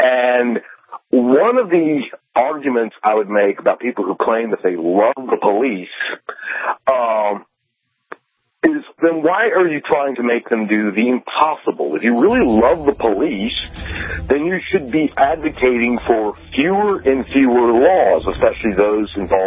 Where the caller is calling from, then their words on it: Metairie, Louisiana, United States; Metairie, Louisiana.